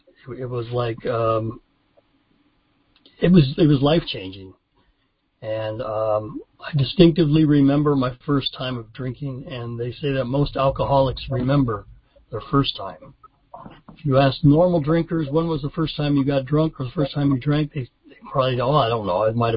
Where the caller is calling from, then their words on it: Glendale, California, United States; So anyway, I come to you from Glendale, California. I am 40 years sober. I got sober when I was 26 years old. And I am 66 today.